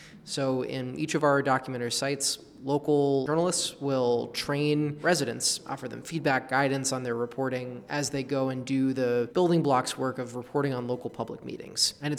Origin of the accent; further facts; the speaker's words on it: United States; I'm from the States